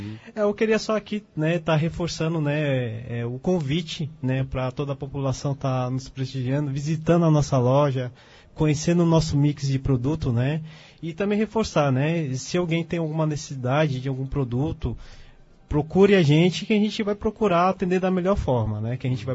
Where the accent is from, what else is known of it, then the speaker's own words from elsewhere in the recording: São Paulo, Brazil; now in Afogados da Ingazeira, Brazil; Eu sou natural de São Paulo, né? Tem justamente 9 anos que eu estou aqui também